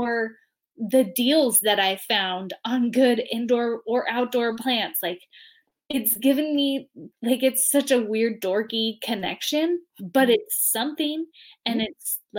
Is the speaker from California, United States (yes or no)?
yes; California, United States; Because I grew up in California.